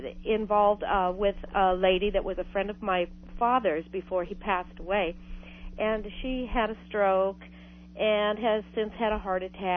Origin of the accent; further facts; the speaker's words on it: Anaheim, California, United States; Well, okay. I'm from Anaheim.